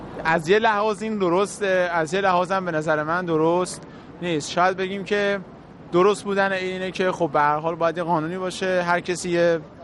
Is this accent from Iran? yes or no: yes; Iran; به عنوان یه دانشجو و به عنوان یک ایرانی